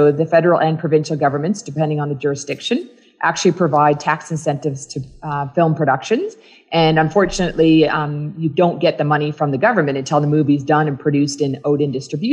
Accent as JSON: {"language": "English", "town": "New Germany", "region": "Nova Scotia", "country": "Canada", "tie": "born or raised there", "said": "I grew up in New Germany, Nova Scotia, but I was actually born in Halifax, Nova Scotia, because there are no hospitals in New Germany."}